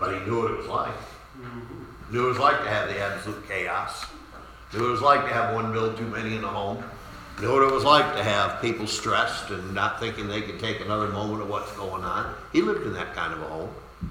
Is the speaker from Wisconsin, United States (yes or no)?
no; Machias, Maine, United States; You know, we grew up in Machias. Five children.